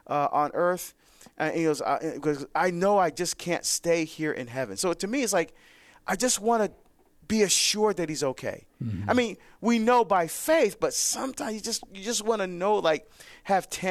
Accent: New Jersey, United States; Let's go to Teresa in New Jersey, my home state, listening on Sirius XM 130.

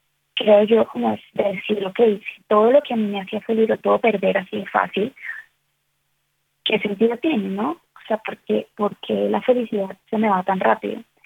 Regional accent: Bogotá, Colombia; Yo soy colombiana, de Bogotá, Colombia.

